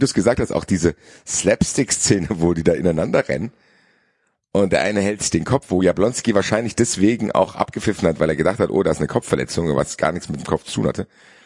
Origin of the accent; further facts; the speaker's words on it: Cologne, North Rhine-Westphalia, Germany; wer mich als Kölner am meisten aufgeregt hätte